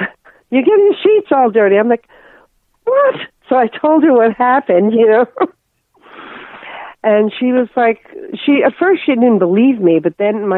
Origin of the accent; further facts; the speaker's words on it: Union City, New Jersey, United States; I was born in New Jersey